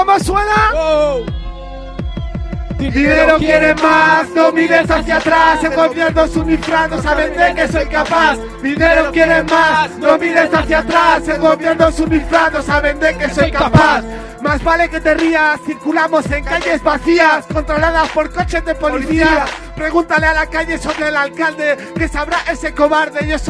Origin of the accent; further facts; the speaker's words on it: Morocco; ¿sabes? Soy marroquí.